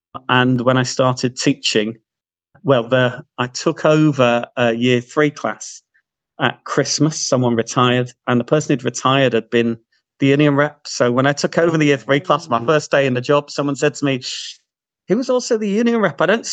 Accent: Liverpool, North West England, United Kingdom; I grew up in Toxteth in Liverpool in the 1980s

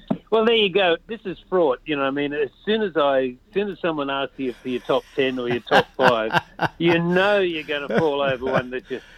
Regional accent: Mackay, Queensland, Australia; it was only with the success of that we realised we could come back to our hometown of Mackay

